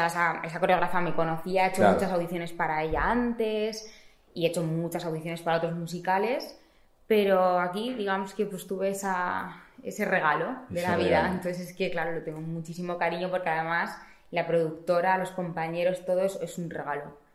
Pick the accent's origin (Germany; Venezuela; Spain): Spain; Madrid, Community of Madrid; De aquí, de Madrid.